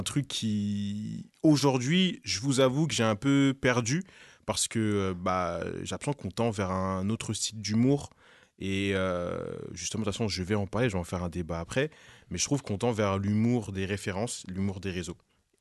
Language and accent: French; Cameroon; parce que Camerounais, je suis Camerounais, voilà.